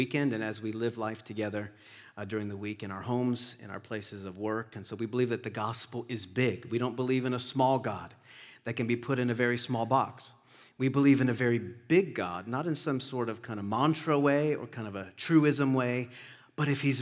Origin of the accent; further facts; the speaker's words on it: North Carolina, United States; Now, this little town had somewhere around 3,000 people. 3,000 people. There's my hometown, right there.